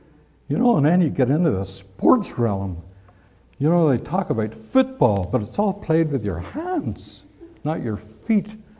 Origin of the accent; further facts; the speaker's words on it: Ireland; moved away; When we emigrated from Ireland, and I was working at the Ford plant, it's funny coming from one country to another because everything was so different, like your culture was so different.